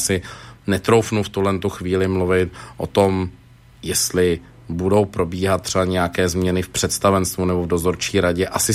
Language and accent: Czech; Mladá Boleslav, Central Bohemian Region, Czechia; A to, co zajímá mě jako Boleslaváka, jsou dvě věci.